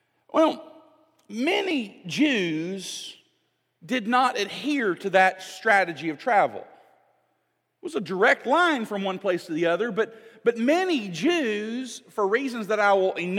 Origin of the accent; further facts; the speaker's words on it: Alabama, United States; now in Louisville, United States; I didn't grow up around here. I grew up down in Alabama.